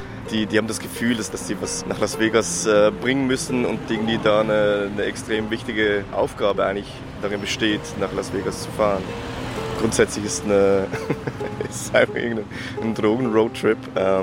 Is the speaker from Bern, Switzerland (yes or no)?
no; Zurich, Switzerland; ich bin aus Zürich, hier geboren, hier aufgewachsen.